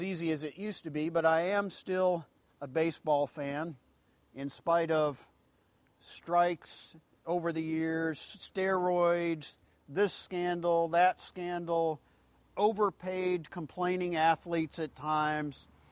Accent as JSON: {"language": "English", "region": "Florida", "country": "United States", "tie": "born or raised there", "said": "But later, as a teen growing up in Central Florida, where they have all the spring training games and so on"}